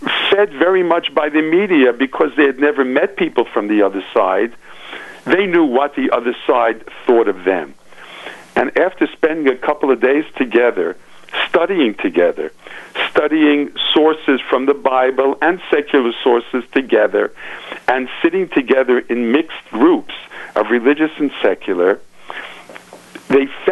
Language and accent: English; United States; I mean, I grew up in America, and I saw how you can respect one another